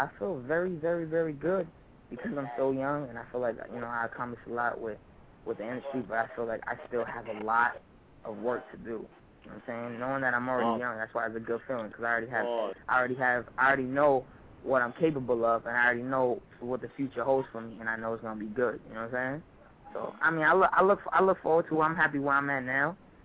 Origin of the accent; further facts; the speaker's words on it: Rhode Island, United States; but I'm originally from Rhode Island, like I said. So I was doing like a lot of local shows when I was 8 years old.